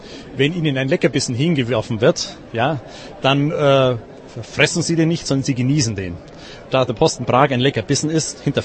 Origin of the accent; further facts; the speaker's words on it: United States; now in Germany; Wir kommen aus den USA und deshalb gehen meine Kinder auf eine IB-Schule